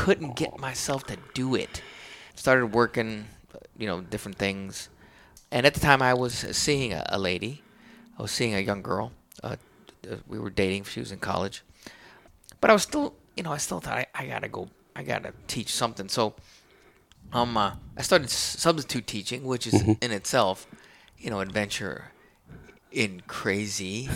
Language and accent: English; Texas, United States; also born or lived in Chicago; So I'm originally from Chicago, but we moved to Central Texas when I was a boy